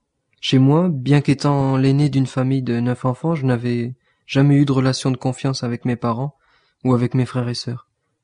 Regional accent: France; born there; Je suis né en France dans une famille émigrée d'Algérie, donc musulmane.

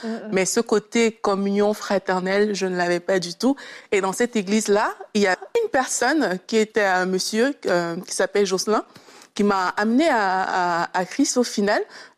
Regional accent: Cameroon; born there; je suis née au Cameroun et puis mes parents et tout nous ont emmenés à l'église un peu de façon naturelle.

